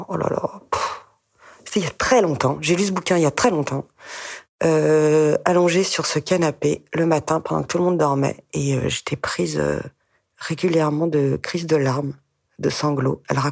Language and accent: French; Netanya, Central District, Israel; avant d'aller manger à 4 heures sur la plage quand j'étais petite à Natania.